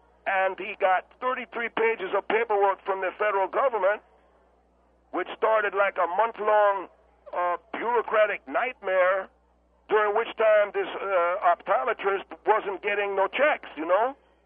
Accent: Germany; accent: German; English is a second language; now in United States; that I started to develop my German accent. If I got back to my German accent, it would sound a little bit different, but I got a Hispanic accent living and working in California.

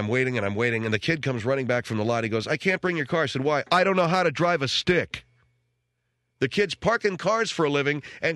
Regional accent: Arcadia, California, United States; I grew up in Arcadia, so it was a big industry in my town. My little town of Arcadia, the horse racing was a big deal.

